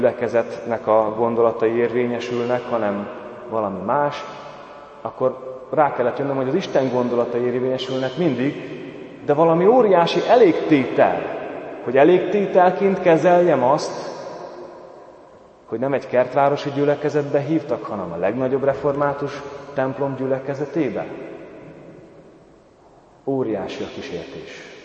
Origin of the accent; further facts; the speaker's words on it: Zakarpattia Oblast, Ukraine; Tudjátok, én kárpátaljai vagyok, kárpátaljai származású, ami azt jelenti, hogy kisebbségben nőttem fel.